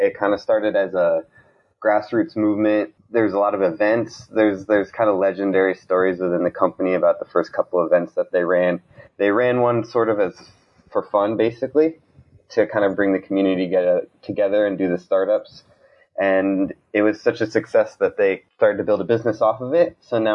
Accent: Montana, United States; So I grew up in Montana. So I don't really come from a typical background in terms of like Silicon Valley, New York City, or anything like that.

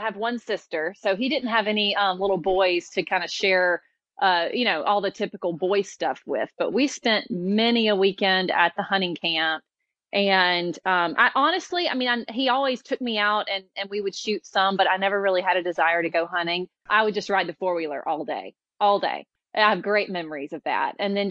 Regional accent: Grenada, Mississippi, United States; I grew up in Grenada, Mississippi, which is about 90 miles south of Memphis, Tennessee, and went to a really small little high school.

